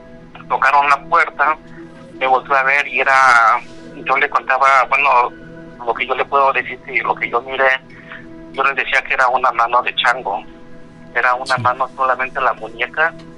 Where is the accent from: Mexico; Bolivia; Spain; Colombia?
Mexico; Puebla; now in New York, United States; Soy originario de México, del estado de Puebla.